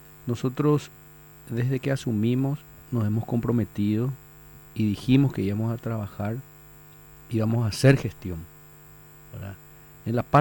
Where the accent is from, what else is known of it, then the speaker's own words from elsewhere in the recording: Caacupé, Cordillera, Paraguay; me crié y me malcrié en Cacupé, en la casa de mi abuela. Y tengo muchos amigos en Cacupé y ellos me decían también